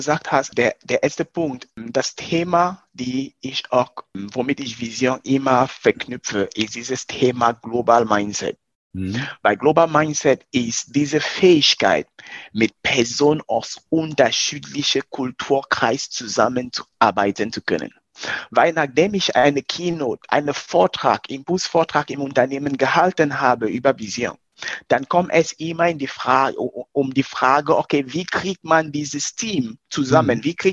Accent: Cameroon; German is a second language; now in Germany; Ich komme ursprünglich aus Kamerun.

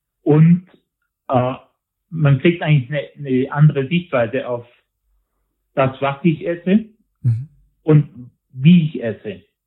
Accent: Tyrol, Austria; wie es bei uns in Tirol oft der Fall ist

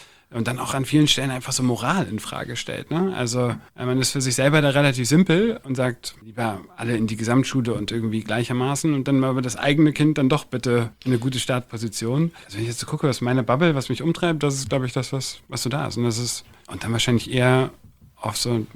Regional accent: Hamburg, Germany; also born or lived in Berlin; Ich bin in Berlin geboren und war bis 5 in Berlin. Ich bin dann in Hamburg die Rest der Zeit

